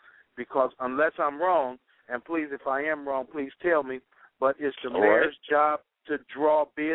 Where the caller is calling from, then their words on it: Cleveland, Ohio, United States; I'm calling from Cleveland, Ohio.